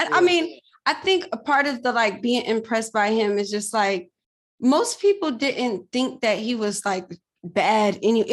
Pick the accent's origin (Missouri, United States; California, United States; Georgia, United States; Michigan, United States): Georgia, United States; Atlanta; I don't know anyone else that's just a Vikings fan because I grew up in Atlanta.